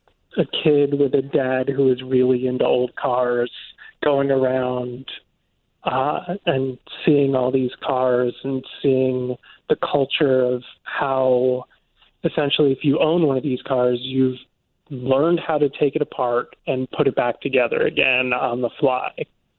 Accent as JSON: {"language": "English", "region": "New York", "country": "United States"}